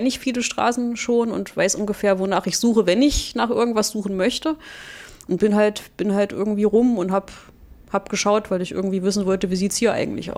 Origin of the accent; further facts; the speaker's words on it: Halle, Saxony-Anhalt, Germany; now in Erfurt, Germany; Nee, da habe ich in Erfurt schon gewohnt, bin aber zum Praktikum dann in Halle, meiner Heimatstadt.